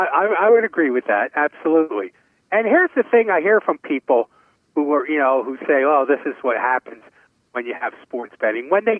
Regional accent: United States; I mean, but we're so American, we're so centric towards what we do.

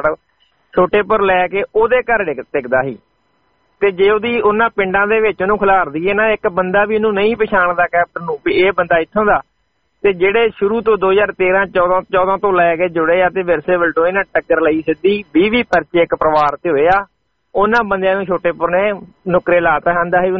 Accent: Tarn Taran, Punjab, India; ਹੁਣ ਇਹ ਮੈਂ ਤਰਨ ਤਾਰਨ ਤੋਂ ਹਾਂ, ਹੁਣ ਇਹ ਆ ਉਹ ਸਾਡੇ ਏਰੀਏ ਦੇ ਵਿੱਚ ਹੀ ਆ

